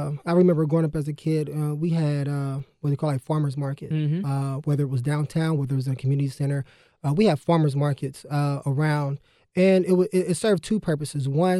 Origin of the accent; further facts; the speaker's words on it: Columbus, Ohio, United States; Like I said, you know, I'm from Columbus. I've been away for, you know, a little while, but, you know, had to get educated and come back.